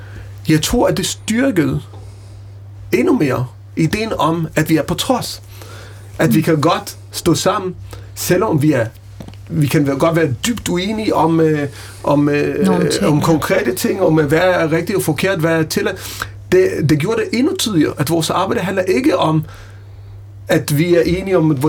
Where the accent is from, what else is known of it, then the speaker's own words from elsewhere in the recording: Israel; Danish is a second language; now in Denmark; Jeg er opvokset i Israel, boet